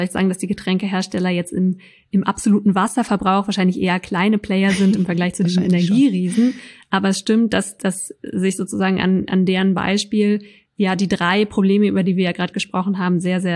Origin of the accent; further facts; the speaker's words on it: Berlin, Germany; für uns als Berliner